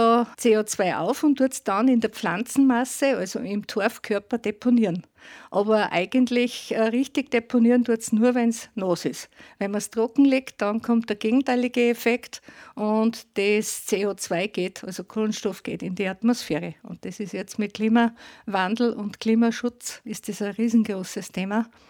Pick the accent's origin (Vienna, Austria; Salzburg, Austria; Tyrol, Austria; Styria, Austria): Salzburg, Austria; now in Eggelsberg, Austria; Ich bin Zugereiste, ich komme aus dem Bongau, bin ja eigentlich jetzt seit 50 Jahren in Eckelsberg.